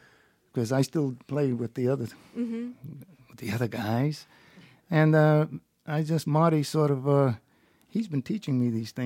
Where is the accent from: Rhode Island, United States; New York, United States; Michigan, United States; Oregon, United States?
Rhode Island, United States; born there; He was born in Berlin, and I was born in Rhode Island